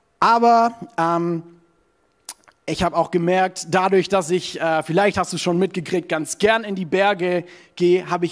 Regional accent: South Germany, Germany; Ich komme ja eher so aus dem Süden von Deutschland, voll vom Dorf.

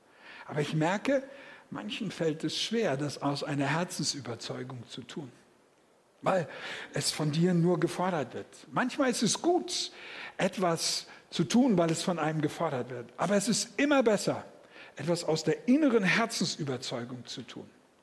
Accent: Northern Germany, Germany; Komm in die Puschen, sagt man bei uns in Norddeutschland. Die Bayern verstehen das nicht

